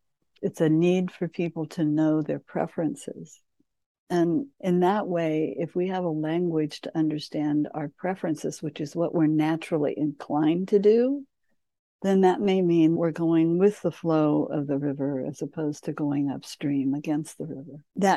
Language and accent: English; Kansas, United States; I always wanted to be a teacher growing up in Kansas in a small town.